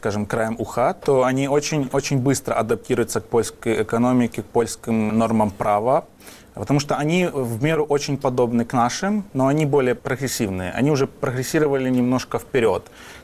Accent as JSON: {"language": "Russian", "country": "Ukraine", "lives_now": "Poland", "said": "я вхожу в это спокойно, как бы все понимают, что я есть украинец."}